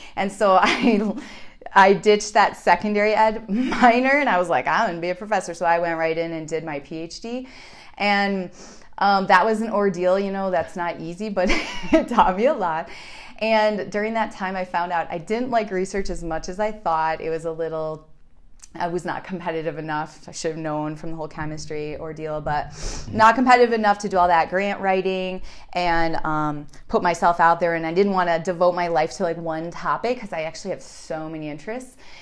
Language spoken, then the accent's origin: English; Chicago, Illinois, United States; I'm from Chicago.